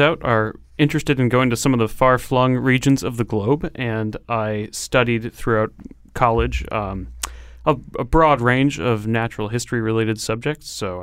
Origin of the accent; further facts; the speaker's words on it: Connecticut, United States; now in Maine, United States; Growing up in Connecticut, it is a fantastic place to grow up and be attuned to the natural world around you.